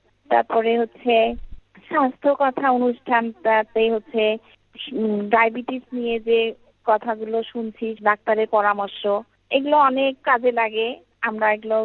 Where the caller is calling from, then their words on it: Rangpur, Rangpur Division, Bangladesh; আমি IRIB fan ক্লাবের সদস্য, বাসা রংপুর।